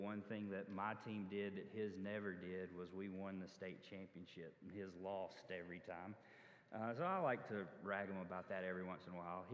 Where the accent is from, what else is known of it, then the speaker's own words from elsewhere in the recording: Alabama, United States; born there; I mean, I was born in Alabama.